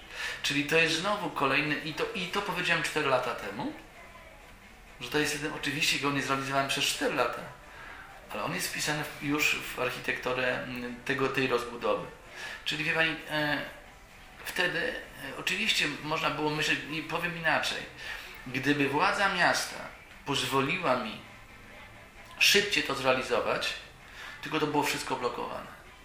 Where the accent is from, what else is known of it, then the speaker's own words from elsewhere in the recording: Elbląg, Warmian-Masurian Voivodeship, Poland; Ja mówię to do pana jako Elblążanin. Ten obiekt zostanie w Elblągu.